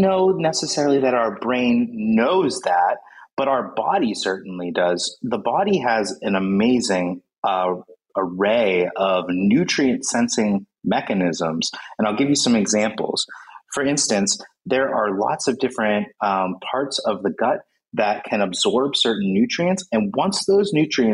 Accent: United States; I'm from the United States, so we have Thanksgiving, and it's a big thing.

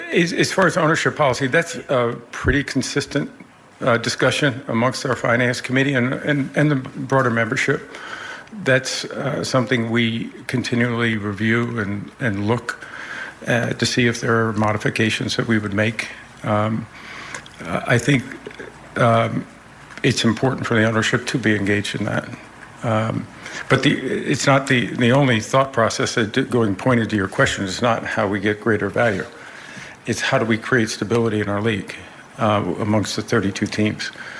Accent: Washington, District of Columbia, United States; As you probably know, I grew up in Washington, D.C., going over to RFK Stadium.

